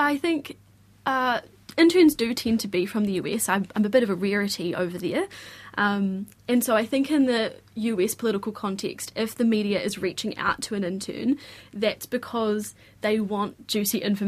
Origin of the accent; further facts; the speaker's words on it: New Zealand; as a New Zealander